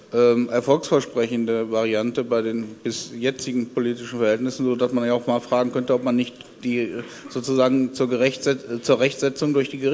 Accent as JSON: {"language": "German", "region": "North Rhine-Westphalia", "country": "Germany", "said": "ich bin aus Nordrhein-Westfalen"}